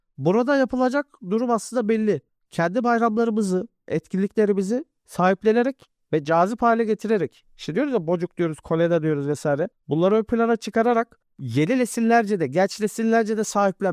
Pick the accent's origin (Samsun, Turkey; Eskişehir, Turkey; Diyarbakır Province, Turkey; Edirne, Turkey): Edirne, Turkey; Ben Edirne'den